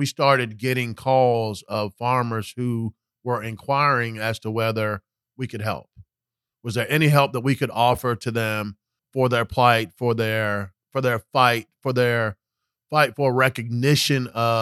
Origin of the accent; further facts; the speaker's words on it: Orlando, Florida, United States; also born or lived in Panama; So originally born in Panama, when we moved to America, we moved here to Orlando. So I grew up here in Orlando, Florida, attended public school here, participated in sports.